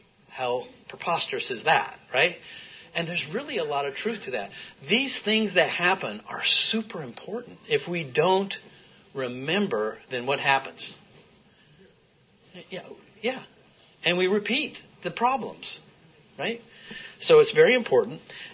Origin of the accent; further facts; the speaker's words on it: Lovelock, Nevada, United States; I'm from Lovelock. Anybody know the Humboldt River?